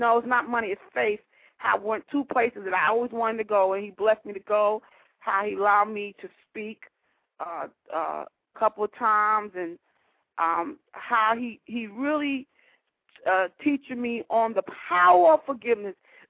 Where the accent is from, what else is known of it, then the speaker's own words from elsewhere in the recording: Queens, New York, United States; I am from Queens, New York